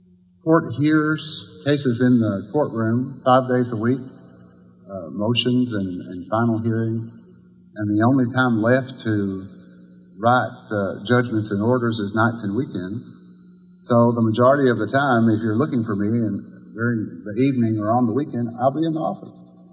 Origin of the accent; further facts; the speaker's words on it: Kentucky, United States; I was born and raised in Wolf County. I graduated from Wolf County High School.